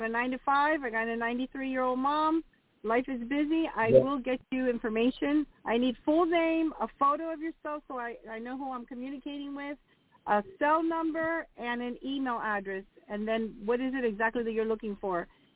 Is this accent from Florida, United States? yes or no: yes; Florida, United States; also born or lived in New York City; I was born in New York City, but I came down to South Florida, or my parents came down to South Florida when I was around 3 or 4, so I don't remember New York.